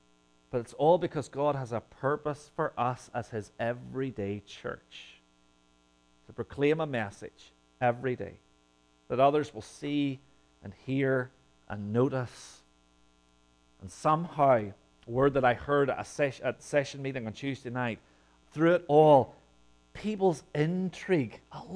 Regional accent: Ireland; Meat and potatoes. As an Irishman, it's all you need.

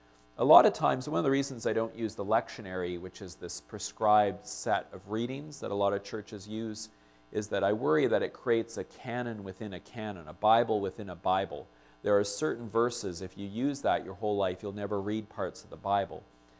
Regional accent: Winnipeg, Manitoba, Canada; Growing up in Winnipeg, we had a family cottage that was owned by my uncle in Lake of the Woods, which has to be one of the most beautiful areas in northern Ontario.

